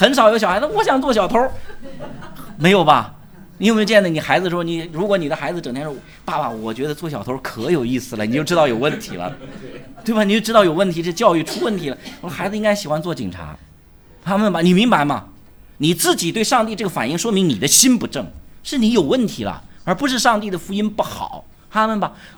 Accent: China; 我们中国人在这点上很可怜，因为我们中国人经历太多表面公义的

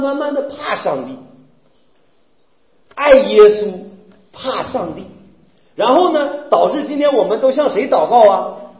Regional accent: China; 因为你知道我们中国人呢、啊、很正规的

